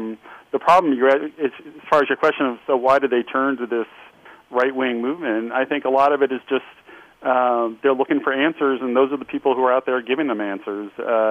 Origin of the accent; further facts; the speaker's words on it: Pennsylvania, United States; even what's going on in my home state, which is Pennsylvania, where there's a much larger budget hole.